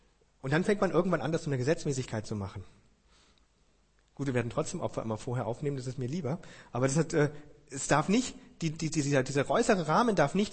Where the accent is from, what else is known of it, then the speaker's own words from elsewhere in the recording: Germany; wir sind in einer sehr verkopften Gesellschaft, als Deutsche sowieso, wir sind sehr wissensorientiert.